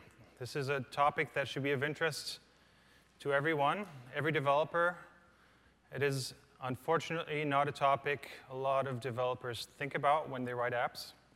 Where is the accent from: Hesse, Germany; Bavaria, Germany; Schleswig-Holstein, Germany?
Hesse, Germany; Frankfurt; So I'm from Frankfurt, which is just a 10-hour flight from here.